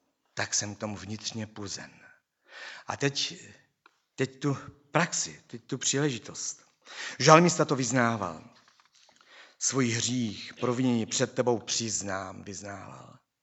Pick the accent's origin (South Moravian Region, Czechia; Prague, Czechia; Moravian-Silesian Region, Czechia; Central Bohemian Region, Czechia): Moravian-Silesian Region, Czechia; pocházím ze Severní Moravy, že tam to je hodně evangelické, silně evangelické. Já jsem velmi rád za ten kraj tam, Těšínsko a tak dále. Jsem opravdu rád, že pocházím odtamtud